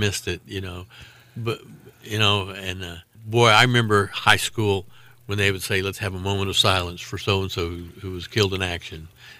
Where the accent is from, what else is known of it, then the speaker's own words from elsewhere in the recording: Amarillo, Texas, United States; I grew up in Amarillo, born and raised there.